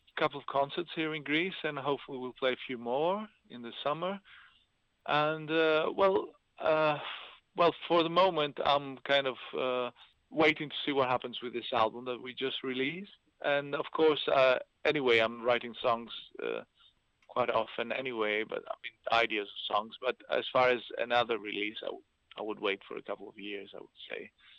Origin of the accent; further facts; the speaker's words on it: Italy; born there; first language Italian; English is a second language; because I'm half Italian, I was born in Italy, actually my mother language is Italian